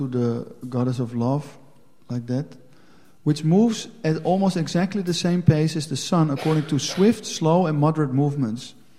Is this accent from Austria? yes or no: no; Netherlands; now in Belgium; because we are in Belgium and it always rains. So we think, like, it's bad when it rains. That is, I'm from Holland.